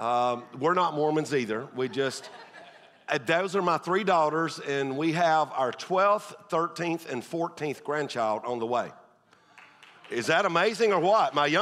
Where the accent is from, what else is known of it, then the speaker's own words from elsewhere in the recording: Tennessee, United States; I'm from Tennessee, but don't hold that against me.